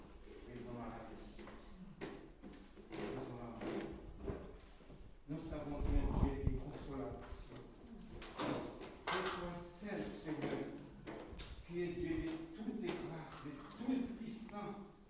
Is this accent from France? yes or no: no; Haiti; born there; je prie pour une prière pour mon pays natal en Haïti, qui traverse un moment difficile.